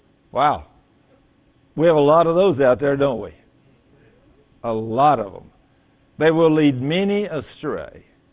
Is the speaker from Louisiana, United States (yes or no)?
no; Texas, United States; I mean, you know, when I went to Japan in the Air Force, I was raised in Texas. I'd never experienced an earthquake.